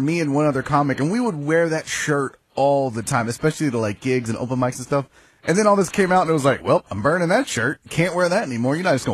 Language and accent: English; Houston, Texas, United States; I'm from Houston. Here's a honk.